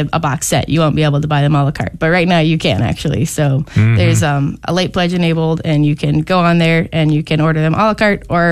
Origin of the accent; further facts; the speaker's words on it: Bible Belt, United States; as I was kind of in middle school and early high school, growing up in the Bible Belt, I was very challenged about Mary and about my Catholic faith